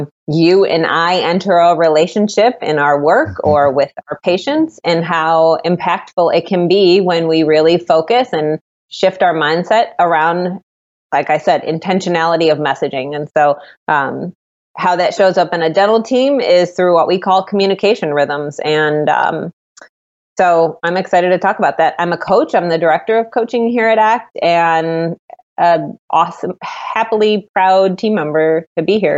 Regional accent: Cleveland, Ohio, United States; They always ask me if I'm from Texas. Yeah. I'm not, just here from Cleveland, Ohio.

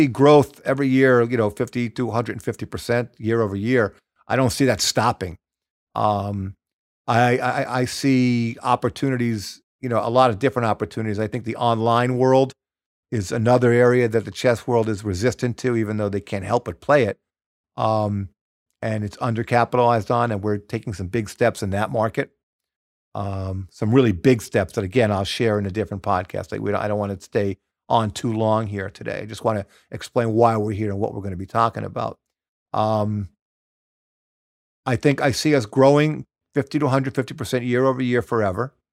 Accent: New York City, New York, United States; I grew up in New York.

